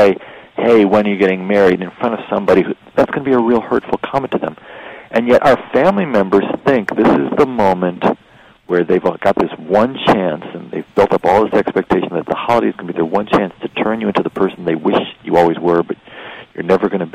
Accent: Michigan, United States; I mean, my older sister, I'm from Michigan, and my older sister is always going to be my older sister.

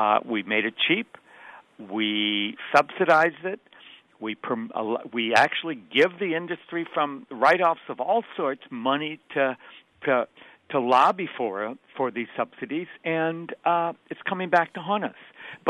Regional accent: Wisconsin, United States; So, by the way, I'm a Midwesterner by birth. I spent most of my life in Wisconsin.

